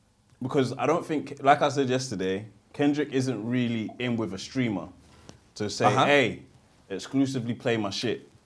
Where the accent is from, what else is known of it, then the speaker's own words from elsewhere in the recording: Nigeria; I'm Nigerian. No, I don't say why.